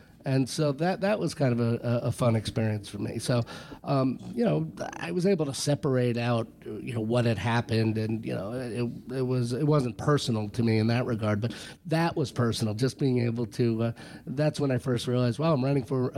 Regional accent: New York, United States; And again, big … fan and growing up on Long Island, I would grab the New York Post, the Daily News, the Times, and Newsday.

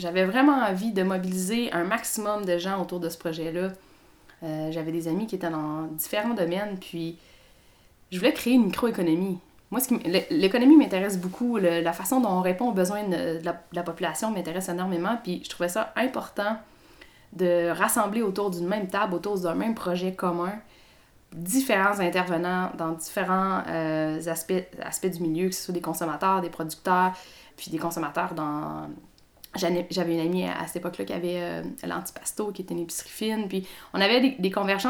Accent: Quebec, Canada; Bon, en fait, moi, je suis native d'ici. Je suis native de la Côte-Nord. Fait que j'ai vraiment cette région-là qui est à cœur pour moi. Mes racines sont ici.

